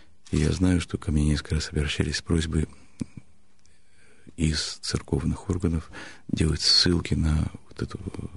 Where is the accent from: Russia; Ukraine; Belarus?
Russia; born there; поскольку я родился русским в России и полностью снабжен русской культурой в той мере, в которой меня могли ее снабдить.